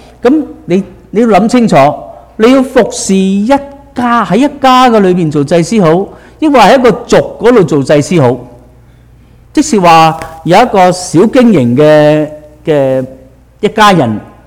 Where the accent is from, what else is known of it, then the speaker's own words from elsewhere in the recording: China; 跟住我哋就即刻諗到我哋中國人有一句嘅説話